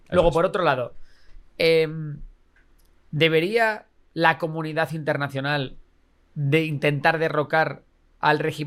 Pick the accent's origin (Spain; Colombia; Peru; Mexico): Spain; yo como español prefiero que Irán no tenga armas nuc